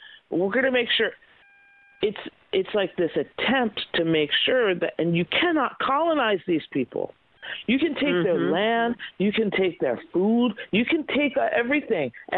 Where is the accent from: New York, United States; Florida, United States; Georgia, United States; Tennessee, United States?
New York, United States; Woodstock; So I have this Native blood. I was raised in Woodstock.